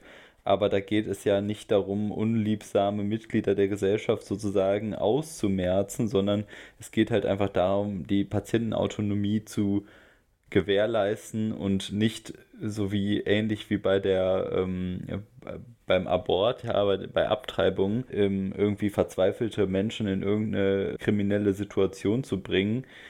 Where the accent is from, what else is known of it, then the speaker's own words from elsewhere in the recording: Netherlands; ich bin ja ich bin ja Niederländer, das habe ich hier noch nie im Podcast erwähnt.